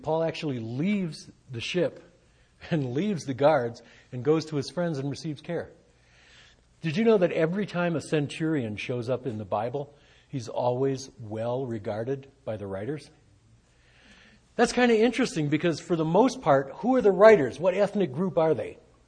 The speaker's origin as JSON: {"language": "English", "country": "United States", "said": "Being an American, you know, I have trouble with Islam"}